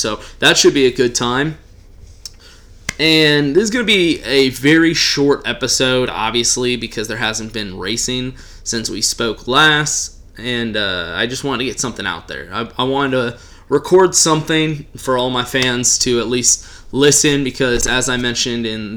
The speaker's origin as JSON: {"language": "English", "region": "Texas", "country": "United States", "said": "I would argue against Texas, not because I'm a Texan."}